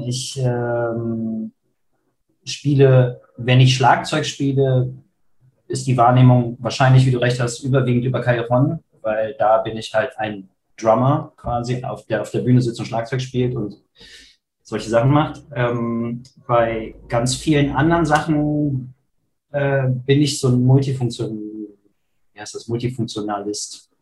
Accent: Krefeld, North Rhine-Westphalia, Germany; Ich bin gerade in Krefeld, meiner Heimat.

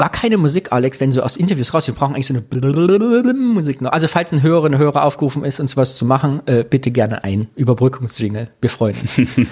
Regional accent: Cologne, North Rhine-Westphalia, Germany; Und ich komme ja aus Köln, wo die drei Heiligen Könige liegen.

